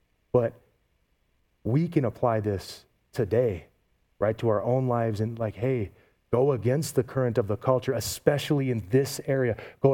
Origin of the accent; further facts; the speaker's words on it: Great Lakes, United States; I'm from the Great Lakes, okay? So here's why. If you stand on Lake Michigan, I grew up 20 minutes from Lake Michigan.